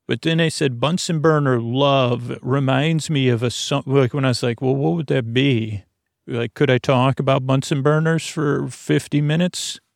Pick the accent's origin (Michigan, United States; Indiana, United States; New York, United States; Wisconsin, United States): New York, United States; Syracuse; well, let's go through the dial of a kid when I was growing up in Syracuse.